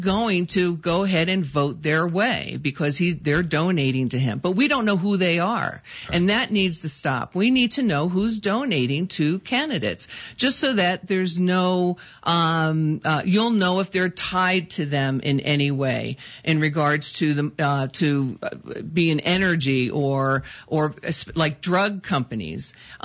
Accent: New Jersey, United States; I'm originally from New Jersey, and so, you know, I'm getting my Jersey out

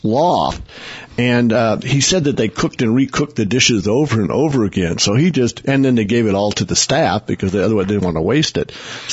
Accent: Oklahoma, United States; when I was growing up in Oklahoma

